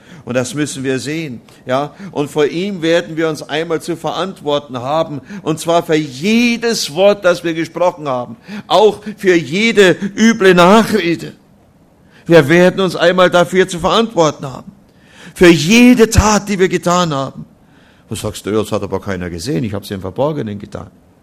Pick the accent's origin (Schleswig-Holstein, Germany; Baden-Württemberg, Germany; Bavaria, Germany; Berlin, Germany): Bavaria, Germany; Oberammergau; ich komme nun aus dem Herrgottschnitzer Dorf Oberammergau, wie man das so sagt.